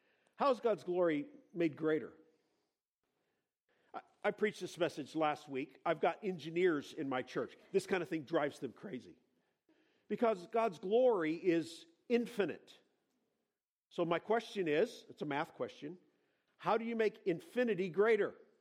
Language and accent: English; California, United States; you know, we're from California, we're proud of our scenery, right?